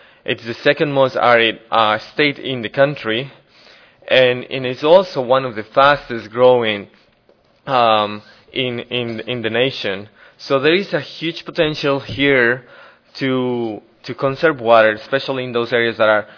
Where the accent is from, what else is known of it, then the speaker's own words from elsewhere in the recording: Bolivia; I'm from Bolivia.